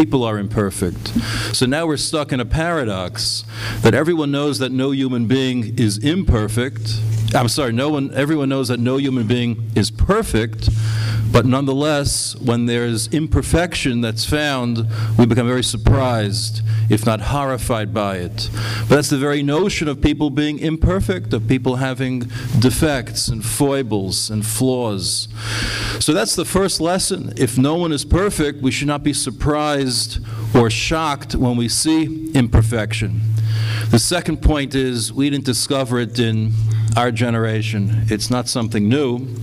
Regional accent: Muncie, Indiana, United States; I've never been as bothered by this question as others have, perhaps because I grew up in Muncie.

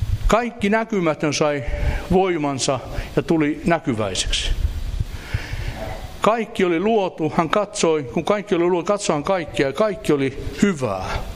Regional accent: Sweden; Me ollaan kasvettu Ruotsissa.

